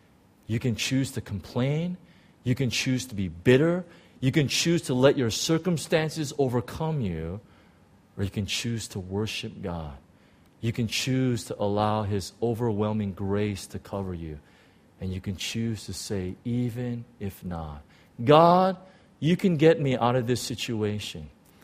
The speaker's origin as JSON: {"language": "English", "town": "Chicago", "region": "Illinois", "country": "United States", "said": "I was from Chicago, so I remember all these things."}